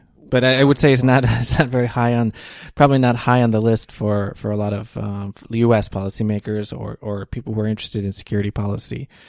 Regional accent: Wisconsin, United States; now in Poland; I come myself from the Midwest. I grew up in Wisconsin, which is not far away from Chicago, but I've been living in Poland now for over 10 years.

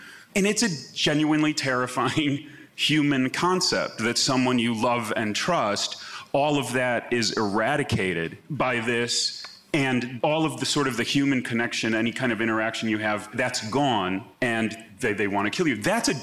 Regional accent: Chicago, Illinois, United States; the neighborhood I grew up in Chicago on Saturday afternoons used to have triple feature horror movies at certain theaters.

